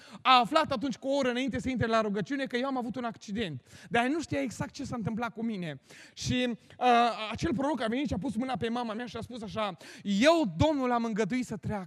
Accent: Romania; eu am crescut în România, îmi place să fac focul

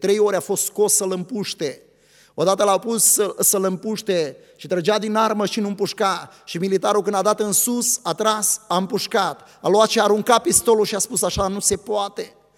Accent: Ukraine; sunt din Ucraina

